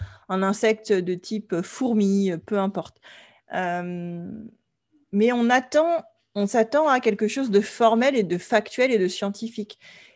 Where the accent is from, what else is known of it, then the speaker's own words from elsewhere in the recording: France; moi, en tant que Française, je vais dire